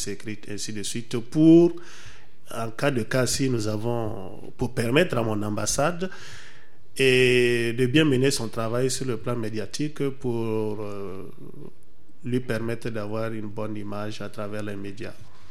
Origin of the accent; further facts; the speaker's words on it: Burkina Faso; chez nous, au Burkina Faso, quand on finit ses études, on vous soumet à un stage.